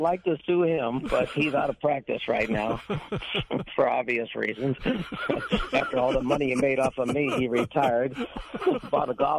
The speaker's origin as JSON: {"language": "English", "town": "St. Louis", "region": "Missouri", "country": "United States", "said": "Right here in St. Louis. I've been playing golf for 50 years"}